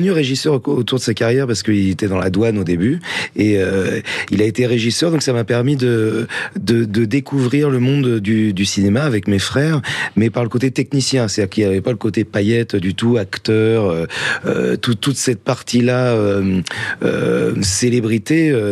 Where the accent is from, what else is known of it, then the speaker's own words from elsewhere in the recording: France; accent: French; ça m'a surtout appris à conserver mon accent français parce que ça plaisait beaucoup aux filles. Donc j'ai pas du tout l'accent américain. J'ai conservé un accent très